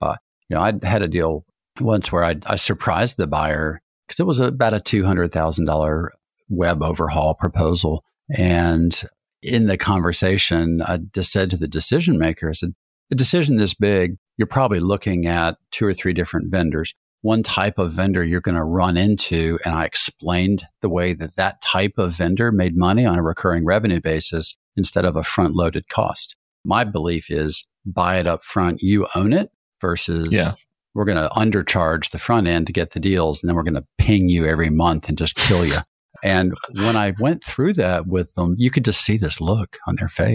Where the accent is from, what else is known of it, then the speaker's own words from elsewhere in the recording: Pennsylvania, United States; You know, in New England, I'm from Western Pennsylvania.